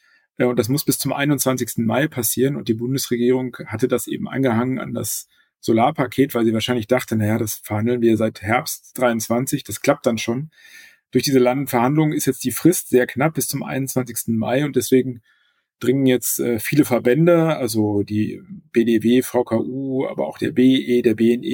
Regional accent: Berlin, Germany

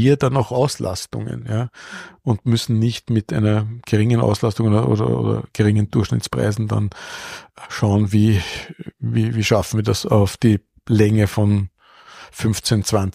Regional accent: Austria; wenn ich als Österreicher nach Deutschland gehe, dann spreche ich zumindest die gleiche Sprache.

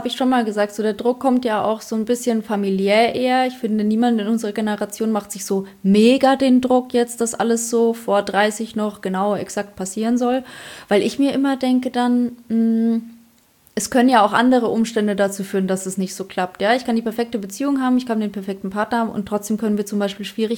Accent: Poland; Bei uns in Polen gibt es nur den Alleinunterhalter.

